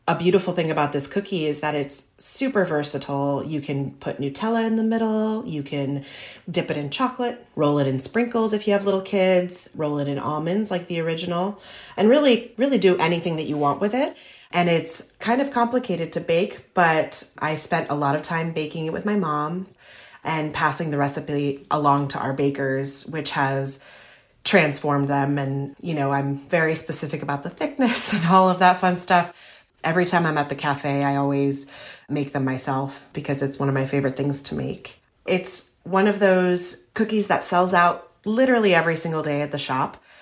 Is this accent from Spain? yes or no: yes; Spain; And since I grew up in Spain, it's a cookie that I grew up eating with my mom